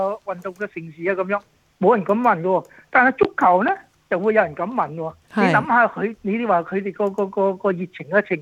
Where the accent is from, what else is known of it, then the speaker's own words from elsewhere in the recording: Australia; 咁我身為澳洲人嘅，我當然係希望澳洲能夠取勝啦。